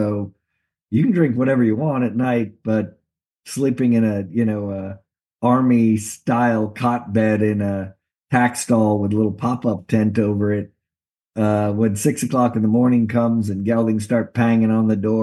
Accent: New York City, New York, United States; also born or lived in Ocala, Florida; So I was born in Ocala. All my vacation time was, but I went to grade school actually in New York City.

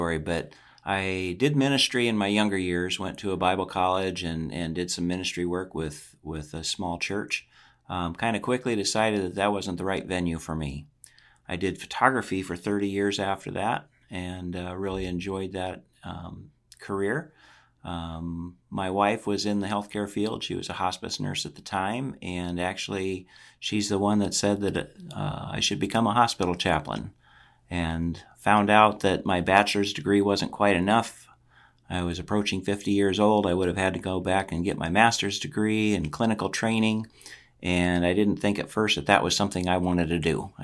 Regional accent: Cedar Rapids, Iowa, United States; also born or lived in Missouri; Born and raised in Cedar Rapids and then moved to Missouri for the college experience and then back here.

